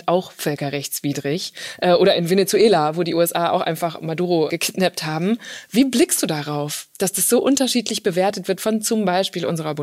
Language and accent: German; North Rhine-Westphalia, Germany; Und ich komme auch aus NRW